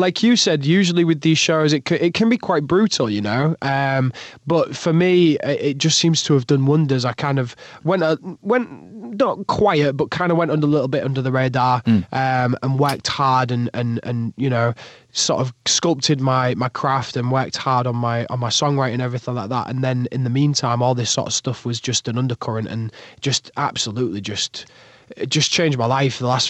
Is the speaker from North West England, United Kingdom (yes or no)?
no; Yorkshire and the Humber, United Kingdom; I'm just a Yorkshire lad.